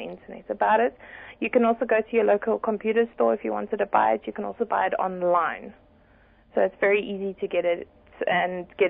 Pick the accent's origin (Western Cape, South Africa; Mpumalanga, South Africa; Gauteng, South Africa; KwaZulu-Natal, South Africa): Gauteng, South Africa; Kempton Park; I grew up in Kempton Park.